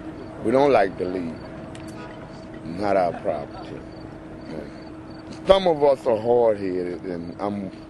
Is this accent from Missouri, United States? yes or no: no; Louisiana, United States; Yes, I brought these from my hometown, East Louisiana, apparently.